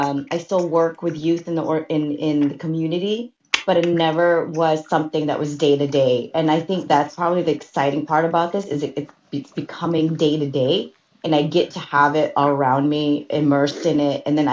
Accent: Philippines; moved away; growing up in the Philippines.

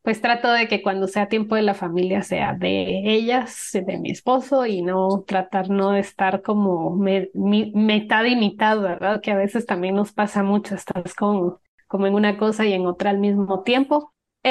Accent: Guatemala; soy una mujer guatemalteca, esposa, mamá de dos niñas

